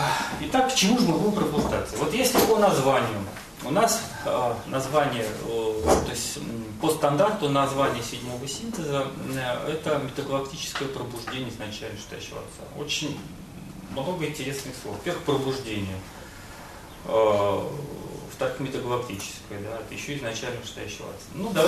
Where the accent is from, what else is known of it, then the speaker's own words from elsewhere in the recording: Saint Petersburg, Russia; вот я вот из Питера